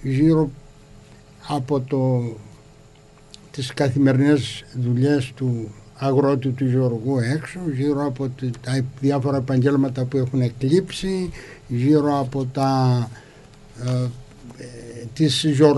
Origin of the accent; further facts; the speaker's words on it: Crete, Greece; accent: Cretan; first language Cretan Greek; Η μητρική μου γλώσσα είναι η κριτική. Αυτή που μιλούνταν πριν το 40. Και προσπαθώ να τη διατηρώ όσο γίνεται, να τη διατηρώ, να τη μιλώ και θέλω να τη μιλώ.